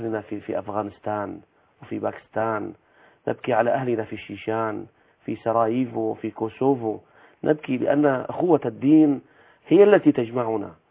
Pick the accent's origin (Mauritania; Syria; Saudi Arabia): Syria